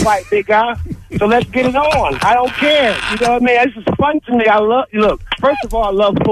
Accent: Irvington, New Jersey, United States; Irvington, I'm from North Jersey.

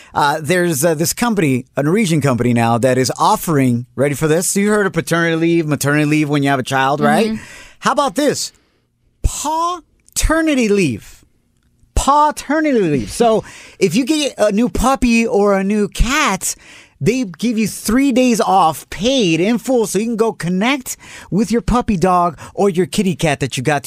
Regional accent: Mexico; in my home country of Mexico

